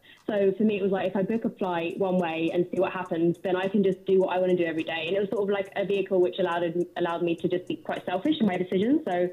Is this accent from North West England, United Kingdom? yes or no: no; Brighton, South East England, United Kingdom; also born or lived in Nottingham; now in London, United Kingdom; I was born and raised in Brighton and then went to uni in Nottingham.